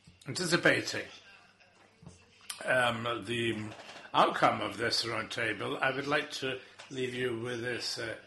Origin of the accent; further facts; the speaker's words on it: Azores, Portugal; because we're both from the Azores.